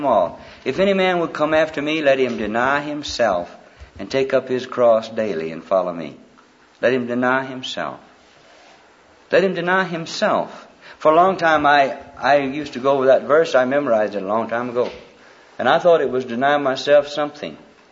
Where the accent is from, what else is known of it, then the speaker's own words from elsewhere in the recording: Alabama, United States; moved away; I was born and raised in Alabama, and my wife is from Minnesota. Both of our children were born in California, and we live in Colorado.